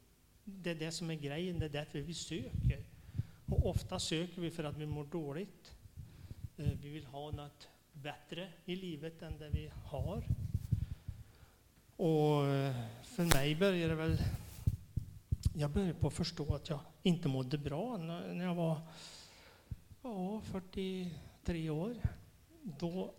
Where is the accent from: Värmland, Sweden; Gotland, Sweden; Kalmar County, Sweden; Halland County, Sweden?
Värmland, Sweden; now in Stockholm, Sweden; Jag kommer från Värmland egentligen. Men jag bor i Stockholm nu.